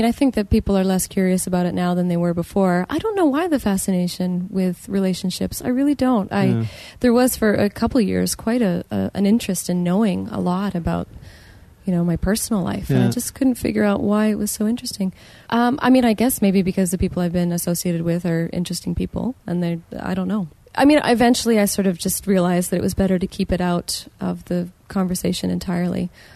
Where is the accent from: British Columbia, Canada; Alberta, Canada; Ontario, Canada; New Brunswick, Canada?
New Brunswick, Canada; born there; Yeah, I was born in New Brunswick, but my mom is part Métis.